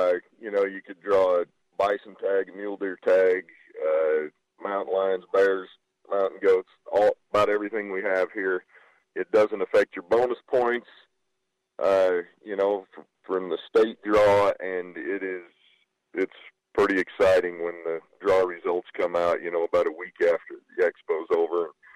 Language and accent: English; Manti, Utah, United States; I grew up in Manti, actually, is my hometown